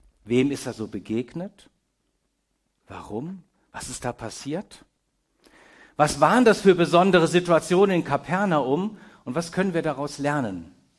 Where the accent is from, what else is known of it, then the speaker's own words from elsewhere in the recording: Baden-Württemberg, Germany; also born or lived in Lower Rhine; now in Modautal, Germany; Wir wohnen in Modau, Murre. Aber ich bin geboren am Niederrhein, aufgewachsen bei Karlsruhe.